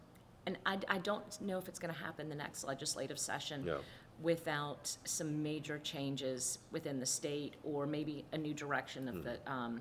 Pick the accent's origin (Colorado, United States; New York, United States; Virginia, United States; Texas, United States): Texas, United States; So I'm from Texas.